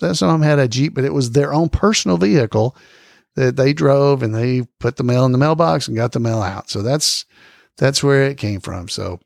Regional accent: Henniker, Alabama, United States; I grew up on Route 3. Henniker, Alabama, because it was Rural Route 3

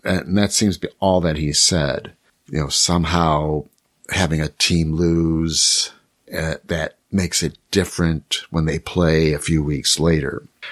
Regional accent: Chicago, Illinois, United States; I'm from Chicago. It took us 100 years to get the Cubs to the World Series.

